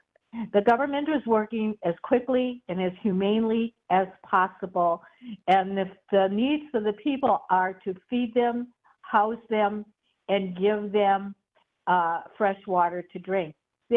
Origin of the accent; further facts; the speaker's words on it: Milwaukee, Wisconsin, United States; You know, I'm from Milwaukee, and I was a victim of the Deep Tunnel Project